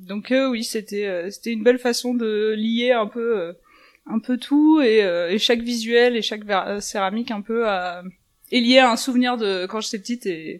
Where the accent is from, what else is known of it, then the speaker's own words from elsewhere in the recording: Wimereux, Hauts-de-France, France; faire quelque chose sur ma région natale et notamment ma ville natale, donc Huimereux, toute la côte d'Opale, Boulogne-sur-Mer.